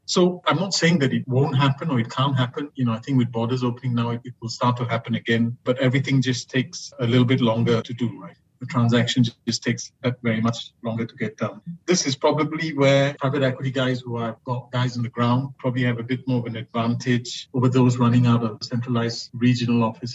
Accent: Malaysia; being Malaysian

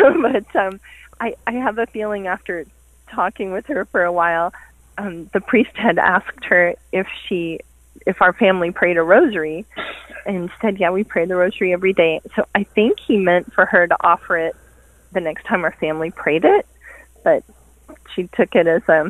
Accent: Canada; moved away; I'm a Canadian transplant.

